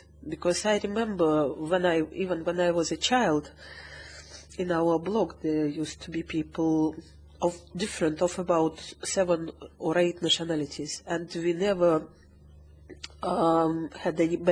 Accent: Russia; English is a second language; Yes, we learned English at school, but in my opinion, at that time, especially at the Soviet Union time, it was not enough hours to learn it well.

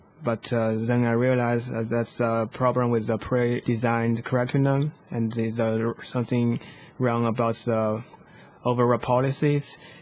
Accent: China; English is a second language; from China

